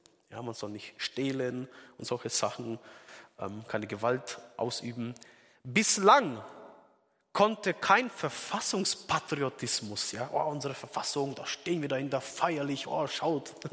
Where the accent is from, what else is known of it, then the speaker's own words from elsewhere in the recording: Ansbach, Bavaria, Germany; Auch dort in meiner Heimatstadt der erste Selbstmordanschlag mit Sprengstoffeinsatz, wenige hundert Meter vom Haus meiner Eltern und wo ich gewohnt habe